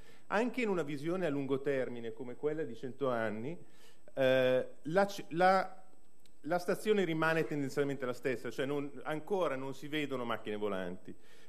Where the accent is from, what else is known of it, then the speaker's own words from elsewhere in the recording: Milan, Lombardy, Italy; Io vengo da Milano, si vede quanto viene utilizzato.